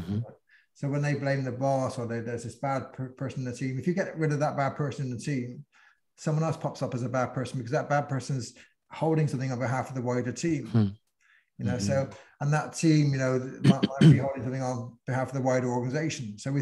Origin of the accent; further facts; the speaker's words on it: Bristol, South West England, United Kingdom; accent: Bristol; You know, I'm a white man, you know, I go into a room, it has an influence. You know, the way I've my accent, my regional accent from Bristol, my kind of, you know, class accent, people kind of pick things up